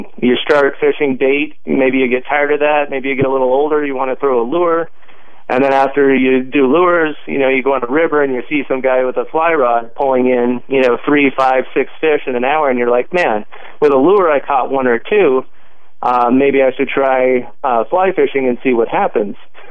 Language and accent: English; California, United States; I grew up in Southern California.